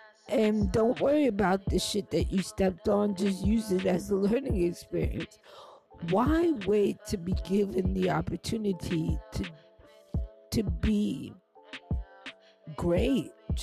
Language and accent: English; New York, United States; I'm embarrassed to say I'm from New York.